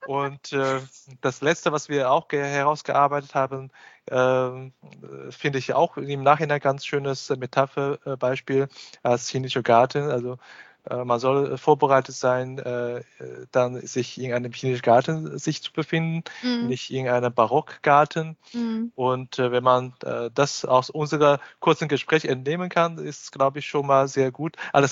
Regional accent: Shanghai, China; German is a second language; now in Germany; Ich komme ja aus Shanghai.

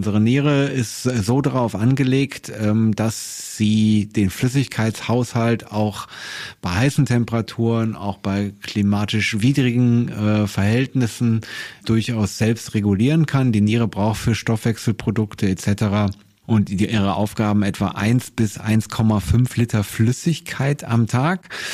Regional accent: North Rhine-Westphalia, Germany; Ich komme aus dem Rheinland, deswegen, ich komme zwar auch aus einer Biertrinkerregion, aber eher Altbiertrinker.

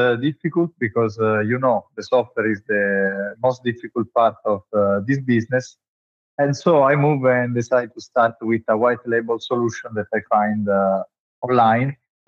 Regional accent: Italy; English is a second language; I come from Italy where the scooter there isn't in that time.

